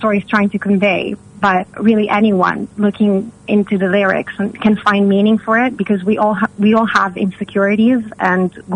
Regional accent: Italy; moved away as an adult; now in London, United Kingdom; But also because I'm originally from Italy, and when I first came to London, I was 18.

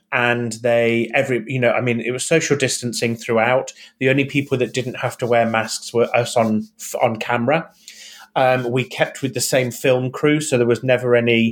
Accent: England, United Kingdom; moved away; I have lived down south now for 22 years. I'm originally from the Midlands.

